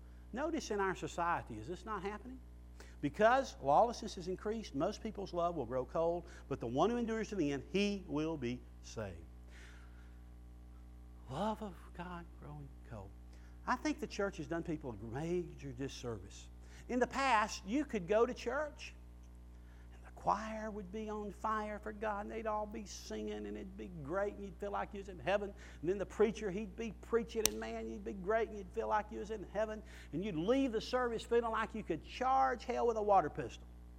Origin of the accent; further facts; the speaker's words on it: the South, United States; I mean, I'm from the South. The only really grape I know anything about is a muscadine.